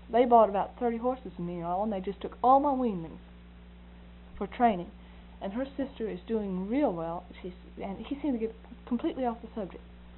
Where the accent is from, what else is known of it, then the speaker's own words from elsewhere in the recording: North Carolina, United States; from North Carolina, and I'm so interested in hunters